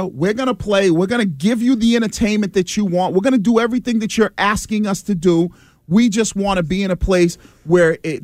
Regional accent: Boston, Massachusetts, United States; I grew up in East Boston in a two-bedroom apartment with five people living in it.

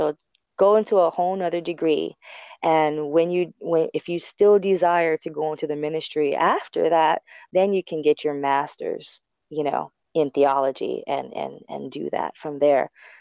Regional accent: Waipahu, Hawaii, United States; And they're like, where are you from … I'm from Waipahu. … from Waipahu, you have just won $10,000.

